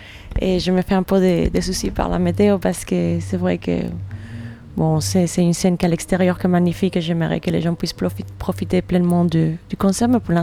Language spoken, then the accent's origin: French; Havana, Cuba; now in Switzerland; Je suis cubaine, de La Havane. Et actuellement, j'habite en Suisse la plupart de l'année. Donc voilà, je partage un peu mon temps entre mon pays d'origine, La Havane, et puis la Suisse.